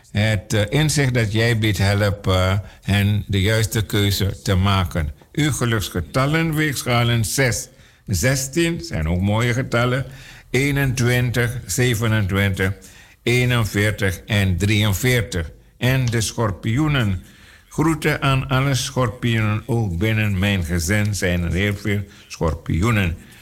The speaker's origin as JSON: {"language": "Dutch", "town": "Amsterdam", "region": "North Holland", "country": "Netherlands", "said": "En je moet weten, ik kom ook van Amsterdam-Noord. Ik maak vice versa 40 kilometer om hier te zijn."}